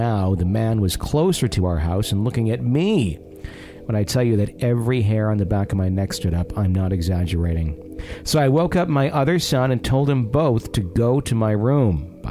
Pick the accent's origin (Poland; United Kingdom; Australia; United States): United States; Rienzi, Mississippi; like my favorite Rienzi back in my hometown where it's just the rolling hills